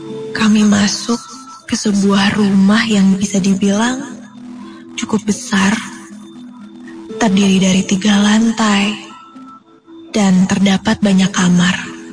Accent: Garut, West Java, Indonesia; now in Bandung, Indonesia; di daerah Taman Sari, Bandung. Bisa dibilang aku seorang anak rantau di kota ini. Asalku dari Garut.

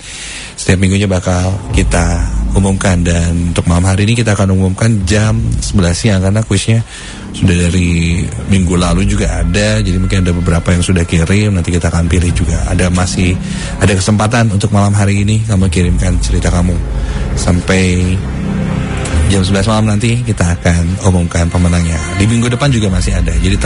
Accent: Jakarta, Indonesia; now in Bandung, Indonesia; Sebenarnya aku bukan berasal dari Bandung. Aku asli dari Jakarta.

